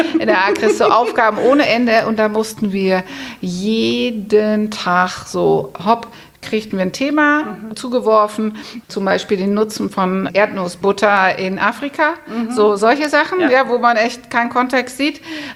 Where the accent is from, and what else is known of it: Netherlands; German is a second language; now in Germany